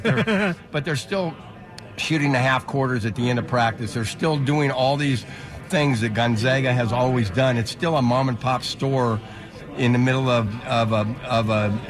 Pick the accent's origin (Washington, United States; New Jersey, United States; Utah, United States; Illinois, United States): Washington, United States; Spokane; born there; I was born in Spokane.